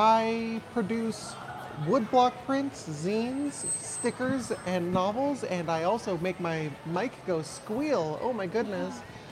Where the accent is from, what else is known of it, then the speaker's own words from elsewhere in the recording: Victoria, British Columbia, Canada; now in Vancouver, Canada; when I was growing up in Victoria, go to an Anarchist Book Fair literally every year. And when I moved to Vancouver